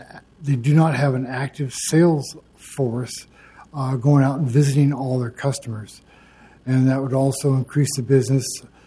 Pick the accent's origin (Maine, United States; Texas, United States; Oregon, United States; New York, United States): Oregon, United States; Portland; born there; I was born in Portland 57 years ago.